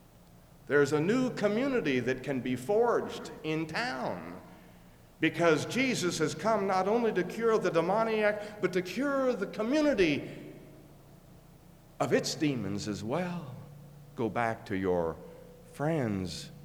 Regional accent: Kansas, United States; I mean, I was raised in South Central Kansas.

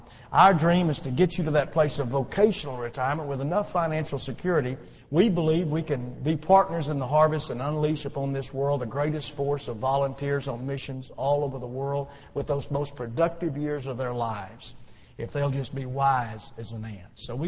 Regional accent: Fort Worth, Texas, United States; I grew up in Fort Worth, and that when I was 17 and about to graduate from high school and go to college

